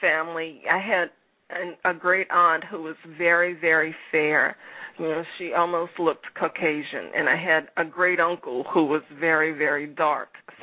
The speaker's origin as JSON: {"language": "English", "town": "New Orleans", "region": "Louisiana", "country": "United States", "lives_now": "Houston, United States", "said": "Well, I'm from New Orleans, and New Orleans is a melting pot. I live in Houston. Houston is rather a melting pot. Well, I live in the Houston metro area."}